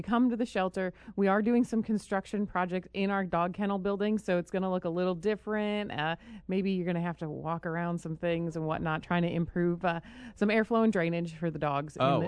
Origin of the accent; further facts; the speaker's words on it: New York, United States; my hometown shelter in Western New York takes dogs from us